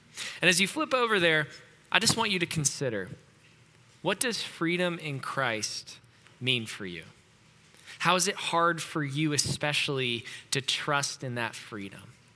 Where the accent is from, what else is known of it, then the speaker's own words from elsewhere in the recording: Tennessee, United States; I'm from East Tennessee. We went to the beach mostly in the summer, not to Colorado